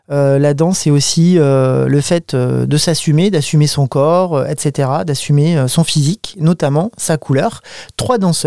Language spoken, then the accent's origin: French; France; Chez nous, en France